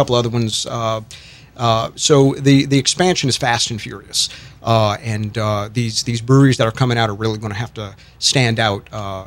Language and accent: English; Metairie, Louisiana, United States; I originally am from Metairie, moved to the North Shore, Mandeville, right around 1995.